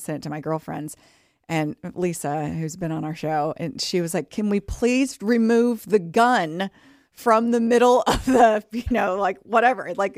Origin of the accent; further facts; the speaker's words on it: Texas, United States; like growing up in West Texas, like in a rural-ish area